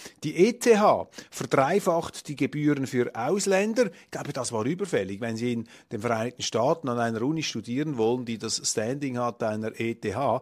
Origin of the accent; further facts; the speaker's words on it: Switzerland; gerade auch als Schweizer, als EU-skeptische Schweizer